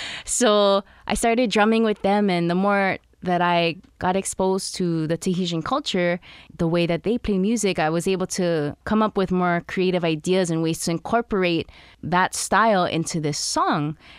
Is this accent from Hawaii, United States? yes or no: yes; Hawaii, United States; And because I'm Hawaiian, I should do it.